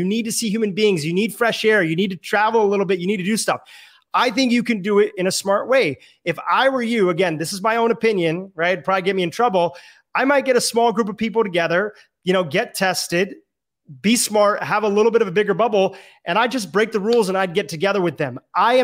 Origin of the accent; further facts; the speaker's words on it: India; Now, I don't know if it's because I'm Indian and people just assume that Indian people are doctors